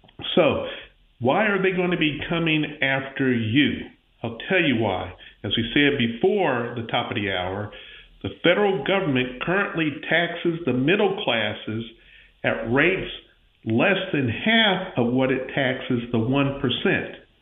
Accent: Pensacola, Florida, United States; sitting in for Dr. Youngblood. I'm from the Pensacola, Florida area.

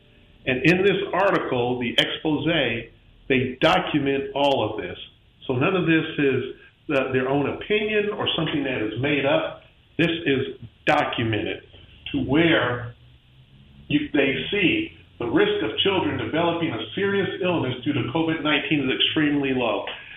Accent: Pensacola, Florida, United States; I'm from the Pensacola, Florida area.

